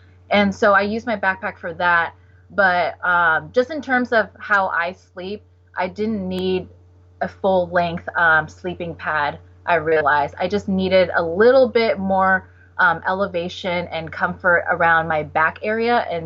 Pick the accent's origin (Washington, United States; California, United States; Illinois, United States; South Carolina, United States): Washington, United States; Oh, I might be biased because I'm from Washington, but I loved it.